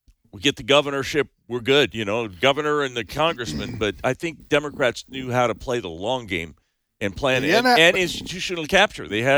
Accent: Santa Cruz, California, United States; I grew up in Santa Cruz, which is as left-leaning as you can get.

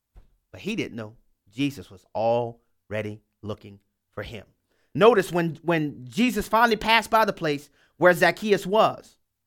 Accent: New Orleans, Louisiana, United States; I'm from New Orleans. I grew up in a culture where they have parades all the time.

